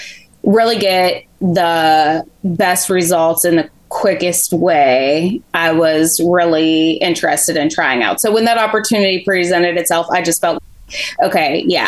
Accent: Pittsburgh, Pennsylvania, United States; So I am 33, born and raised in Pittsburgh, still living here.

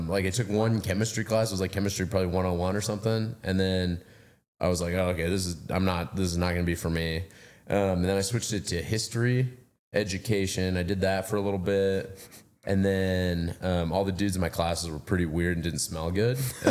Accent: Baker City, Oregon, United States; Baker City, Oregon.

